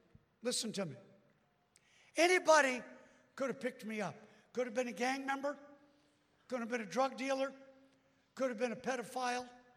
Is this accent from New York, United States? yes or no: yes; New York City, New York, United States; I'm from New York City. I'm just passing through.